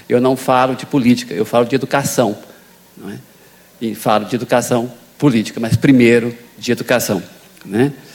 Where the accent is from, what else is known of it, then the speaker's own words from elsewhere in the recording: Xapuri, Acre, Brazil; Eu sou do Acre, sou de Chapuri, né? A minha cidade ficou conhecida depois de Chico Mendes, então agora todo mundo sabe que eu sou de lá. E eu costumo dizer que eu também tenho uma alma mineira, né?